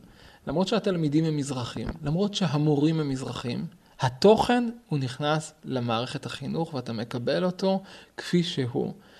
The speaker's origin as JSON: {"language": "Hebrew", "town": "Beit She'an", "region": "Northern District", "country": "Israel", "tie": "born there", "said": "אני היסטוריון של יהודי ארצות האסלאם במאות ה-19 וה-20. נולדתי בבית שאן בשנת 1976. ההורים שלי בעצם עלו כבני נוער לבית שאן."}